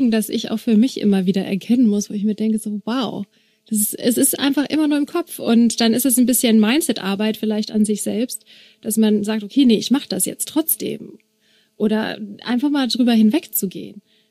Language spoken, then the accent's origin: German; Regensburg, Bavaria, Germany; du lebst in Regensburg, ich komme aus Regensburg